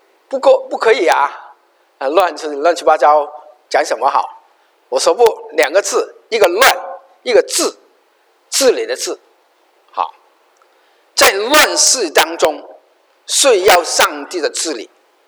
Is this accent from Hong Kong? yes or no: yes; Hong Kong; now in United States; 我们从香港来的人觉得香港更乱